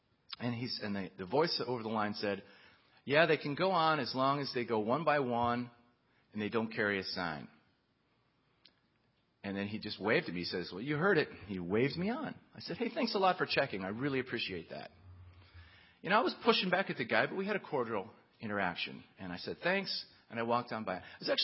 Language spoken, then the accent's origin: English; Illinois, United States; I grew up on Lake Michigan, biking up and down Lake Michigan. I used to bike along Navy Pier.